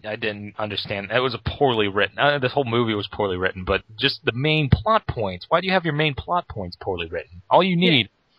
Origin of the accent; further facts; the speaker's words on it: Laos; I'm from Laos.